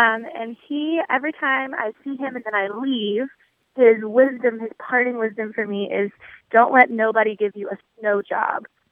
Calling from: Denver, Colorado, United States; I'm calling from Denver, Colorado.

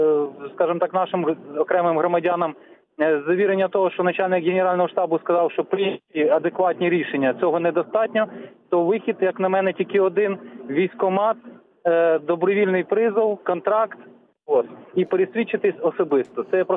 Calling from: Vinnytsia, Vinnytsia Oblast, Ukraine

